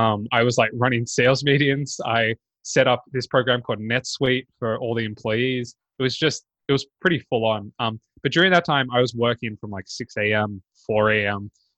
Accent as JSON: {"language": "English", "country": "Australia", "said": "So that as an Australian gives me 18 months."}